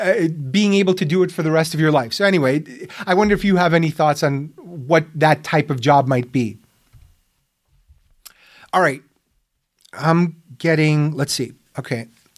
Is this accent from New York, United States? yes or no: yes; New York City, New York, United States; I grew up in Brooklyn, where this was the norm.